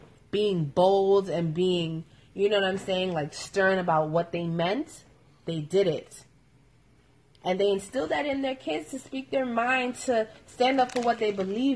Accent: Jamaica; Like, by the way, I'm Jamaican.

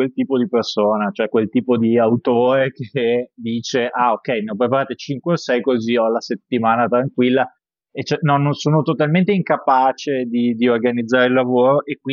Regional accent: Padua, Veneto, Italy; Nato e cresciuto a Padova.

